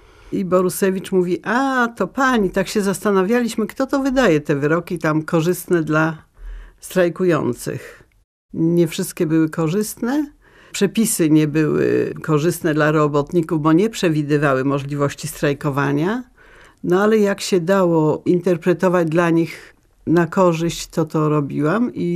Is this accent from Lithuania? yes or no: no; Puck, Pomeranian Voivodeship, Poland; born there; Urodziłam się w Pucku. Moi rodzice byli ze wschodu, ale skończywszy liceum pedagogiczne we Wrzeszczu, jako nauczyciele osiedli w Żeliszewie pod Puckiem, stąd to miejsce urodzenia.